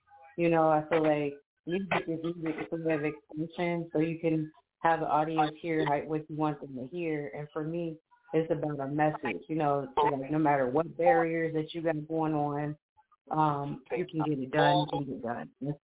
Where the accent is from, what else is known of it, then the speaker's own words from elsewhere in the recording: Colonial, New Jersey, United States; I was born and raised in Colonial, New Jersey.